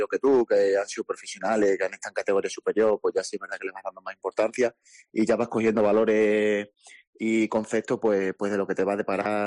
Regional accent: Extremadura, Spain; moved away; mayormente cuando me fui de aquí, de Extremadura.

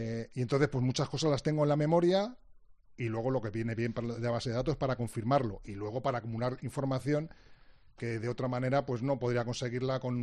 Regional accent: Madrid, Community of Madrid, Spain; soy de Madrid, pero estuve trabajando en Málaga 3 años, los 3 años primeros de mi profesión

